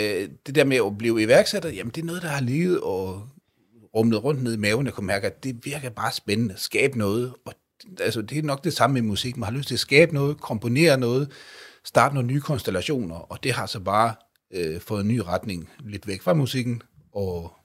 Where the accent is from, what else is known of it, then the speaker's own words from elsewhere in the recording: Sweden; now in Denmark; Jeg er jo født og opvokset i Sverige. Nu har jeg efterhånden været over halvdelen af livet i Danmark.